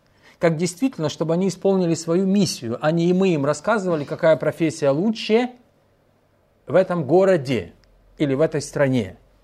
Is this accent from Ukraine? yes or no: yes; Kyiv, Kyiv City, Ukraine; born there; если вы родились в Киеве, я тоже родился в Киеве, и вы любите этот город